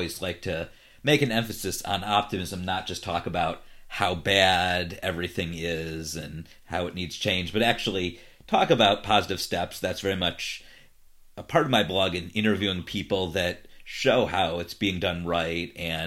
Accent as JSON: {"language": "English", "town": "Cleveland", "region": "Ohio", "country": "United States", "tie": "born or raised there", "lives_now": "Los Angeles, United States", "said": "I've lived in Los Angeles for over 20 years, and I grew up in Cleveland, so I pretty much lived in the city my entire life."}